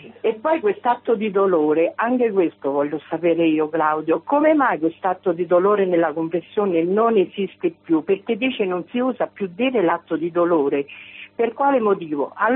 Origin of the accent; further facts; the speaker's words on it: Piedimonte, Lazio, Italy; io sono di Piedimonte … sto vicino al convento di Villa Santa Lucia, sono laica francescana